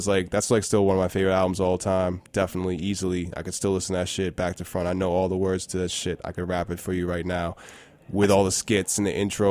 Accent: New York, United States; I grew up in New York, and, you know, we had bagels on lock, pizza on lock

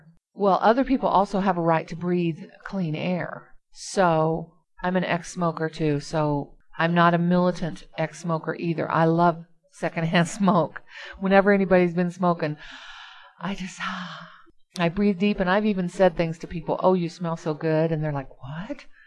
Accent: United States; I, as a person, as an American, I have a choice to go to that country or not.

